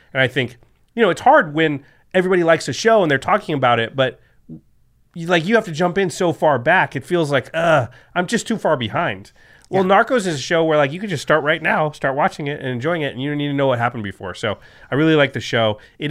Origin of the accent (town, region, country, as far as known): Portland, Oregon, United States